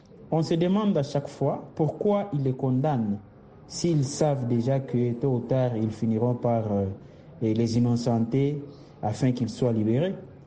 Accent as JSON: {"language": "French", "country": "DR Congo", "said": "même chez nous en RDC"}